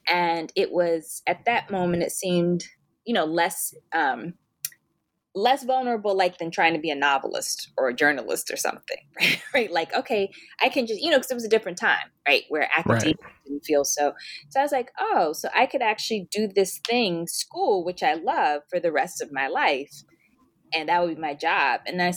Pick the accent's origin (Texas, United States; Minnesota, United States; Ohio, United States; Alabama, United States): Alabama, United States; Birmingham; born there; So I was born in Birmingham, Alabama.